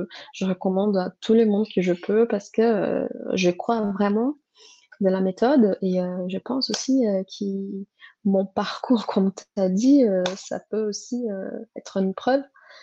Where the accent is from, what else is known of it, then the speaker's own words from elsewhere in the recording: Brazil; French is a second language; moved away; je ne suis pas censée savoir, vu que je suis étrangère, je suis brésilienne.